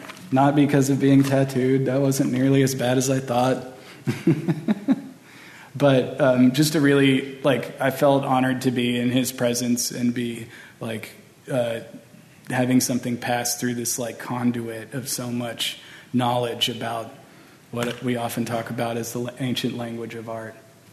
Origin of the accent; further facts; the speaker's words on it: Texas, United States; Since I am from Texas, I had to slip an armadillo.